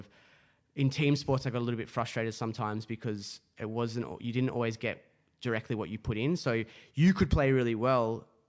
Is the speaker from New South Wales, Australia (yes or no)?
yes; Summerland Point, New South Wales, Australia; So I grew up here on the Central Coast in a small town called Summerland Point. And so not a very urbanized place, actually nature, surrounded by nature.